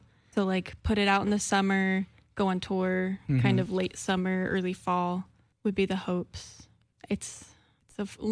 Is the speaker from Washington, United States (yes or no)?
yes; Bremerton, Washington, United States; I'm from Bremerton, Washington.